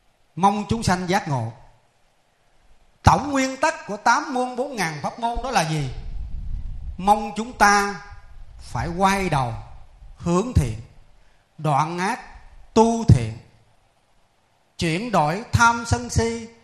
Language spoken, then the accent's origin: Vietnamese; Mekong Delta, Vietnam; Đây là một cái phước của cái người miền Tây chúng ta. Vì tôi cũng là ở quê tôi cũng cách đây không xa, tôi qua bên cầu là quê tôi rồi.